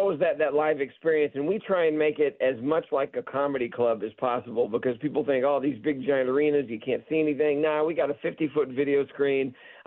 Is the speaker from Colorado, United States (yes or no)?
no; Dallas, Texas, United States; now in Los Angeles, United States; Well, I grew up in Texas and in Dallas